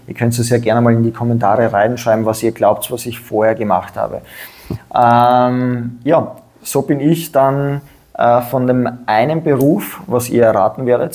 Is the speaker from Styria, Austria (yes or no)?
yes; Graz, Styria, Austria; now in Vienna, Austria; ich bin auch Steirer, ja. Aufgewachsen in der Steiermark. Das heißt, da haben wir was gemeinsam. In Graz bin ich aufgewachsen. Zuerst in der Südsteiermark, dann in Graz und ich bin mittlerweile seit 10 Jahren in Wien lebend.